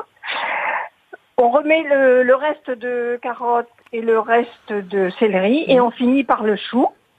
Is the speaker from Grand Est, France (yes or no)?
no; Brittany, France; Moi, je viens de Bretagne